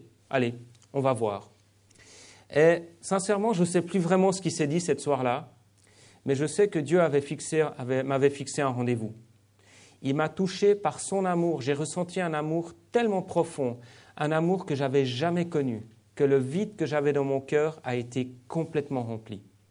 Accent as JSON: {"language": "French", "town": "Lausanne", "region": "Vaud", "country": "Switzerland", "tie": "born or raised there", "said": "mon père est venu en Suisse dans les années 60. C'est là où j'ai grandi. J'ai grandi à Lausanne, au pied du lac et des montagnes."}